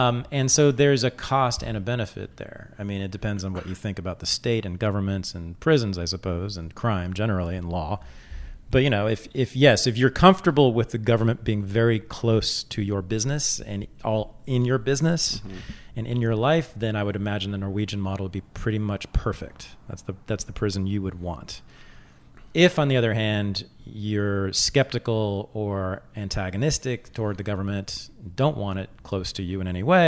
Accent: California, United States; I think growing up in the Bay Area has something to do with that.

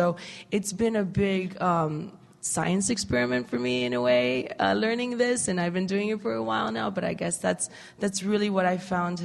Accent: Colombia; English is a second language; Like, I'm from Colombia. I see poverty all the time and at home, right?

